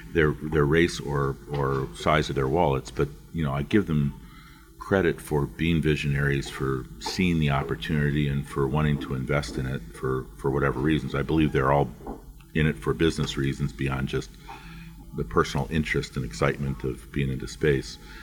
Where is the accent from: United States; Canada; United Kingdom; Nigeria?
United States; Dayton, Ohio; Growing up in Dayton, Ohio, near where the Wright brothers grew up and walking by Orville Wright's house every day